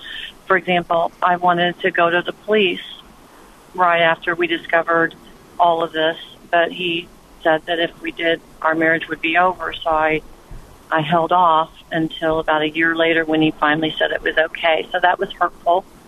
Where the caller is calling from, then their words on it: Dallas, Texas, United States; So I am calling you from Dallas.